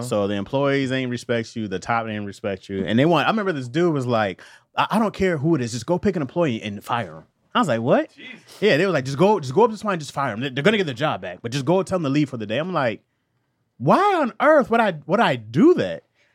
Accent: Michigan, United States; I was like, "Oh, well, you know, I'm from Michigan."

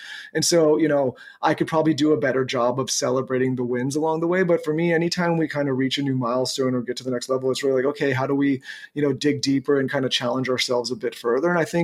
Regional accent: San Diego, California, United States; now in Austin, United States; Originally I'm from Meltzer's neck of the woods in San Diego, but now since 2020, I've been in Austin.

